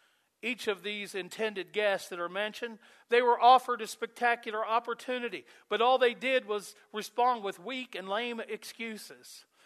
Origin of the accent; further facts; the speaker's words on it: Kentucky, United States; also born or lived in Indiana; I grew up in Kentucky. I spent 9 years ministering in Indiana.